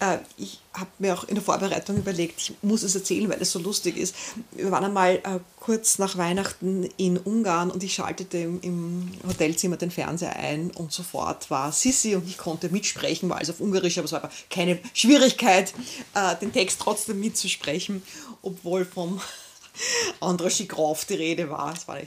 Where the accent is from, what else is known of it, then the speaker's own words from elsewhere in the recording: Vienna, Austria; wir sind Wiener Kinder, wir sind damit aufgewachsen